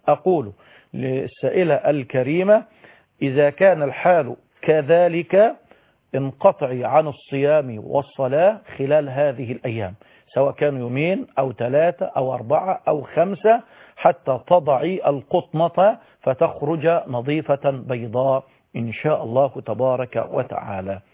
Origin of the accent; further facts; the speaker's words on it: Egypt; في بلدنا مصر أو في أي بقعة من بلاد العالم